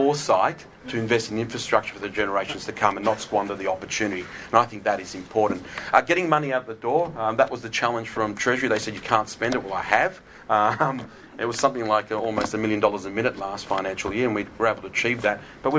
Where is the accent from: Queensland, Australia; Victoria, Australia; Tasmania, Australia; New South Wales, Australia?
New South Wales, Australia; Queanbeyan; As a local born and bred in Queanbeyan, a local of the Monaro